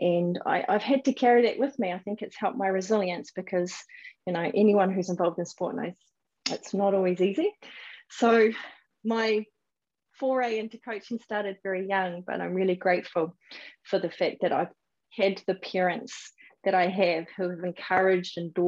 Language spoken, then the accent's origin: English; Papatoetoe, Auckland, New Zealand; I have been really fortunate to be born and bred in South Auckland. My home is Papatoetoe and did all of my schooling through there.